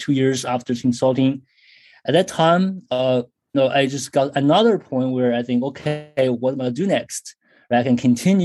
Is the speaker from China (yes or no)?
yes; China; moved away as an adult; now in United States; So originally I'm from China. I grew up in China, went to school in China, graduated from college in Shanghai. Then that was about 15 years ago. I applied for schools in the US, got here for my PhD